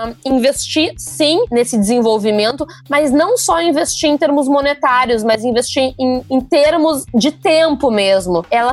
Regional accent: Rio Grande do Sul, Brazil; moved away as an adult; now in São Paulo, Brazil; eu sou gaúcha e acabei me mudando para São Paulo para trabalhar na Suno, então aproveitei já para morar pertinho

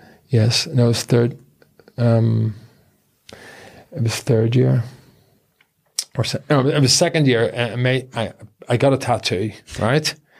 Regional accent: Belfast, Northern Ireland, United Kingdom; growing up in Belfast in the 80s and 90s

